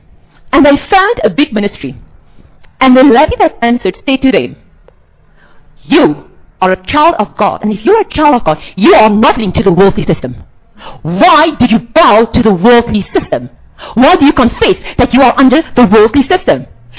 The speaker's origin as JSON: {"language": "English", "country": "South Africa", "said": "The world is stunned. We are South African say, oh, nothing happened."}